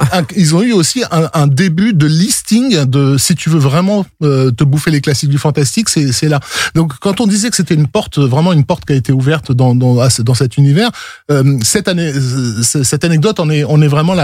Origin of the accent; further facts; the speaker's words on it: France; chez nous en France.